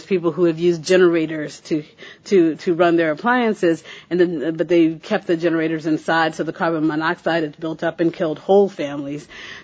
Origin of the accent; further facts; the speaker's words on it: Chicago, Illinois, United States; born there; I was born in Chicago, and I spent the last few days there at a meeting.